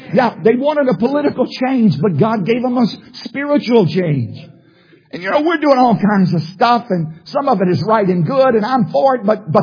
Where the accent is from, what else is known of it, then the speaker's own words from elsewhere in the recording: Virginia, United States; But I grew up in Southside, Virginia, where you could not purchase the good fireworks legally.